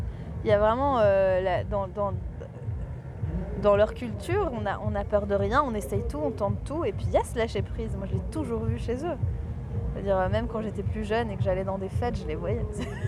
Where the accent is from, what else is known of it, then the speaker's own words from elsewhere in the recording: France; je pense qu'en tant que Français, on aurait réfléchi 6 ans à l'avance